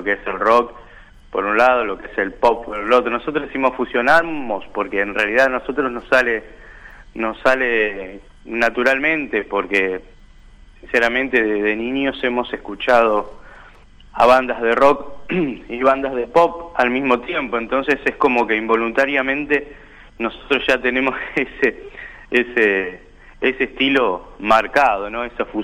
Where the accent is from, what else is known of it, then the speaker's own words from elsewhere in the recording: San Jorge, Santa Fe, Argentina; Nosotros somos de San Jorge, Santa Fe, estamos en el centro oeste de la provincia. Habitantes alrededor de 23, 24 mil aproximadamente.